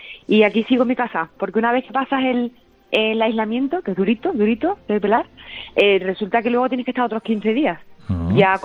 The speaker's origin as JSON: {"language": "Spanish", "town": "Cádiz", "region": "Andalusia", "country": "Spain", "moved": "yes", "lives_now": "Madrid, Spain", "said": "aunque tengo este acento, soy de Cádiz, vivo en Madrid hace ya 10 años."}